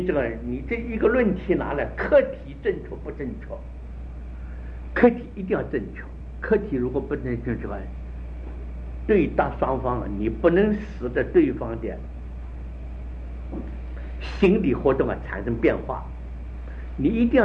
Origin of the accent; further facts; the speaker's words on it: China; 我们中国人讲的这个常啊是个比较性质的